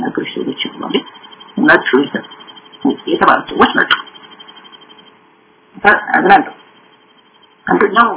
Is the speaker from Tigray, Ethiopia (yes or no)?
no; Gondar, Amhara, Ethiopia; የጎንደር ልጅ ነኝ ቤተሰቦች የጎንደር ናቸው